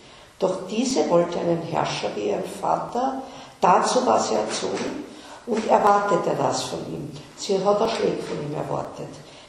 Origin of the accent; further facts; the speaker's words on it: Austria; Und da sind wir Österreicher, bei uns war kein Jude dabei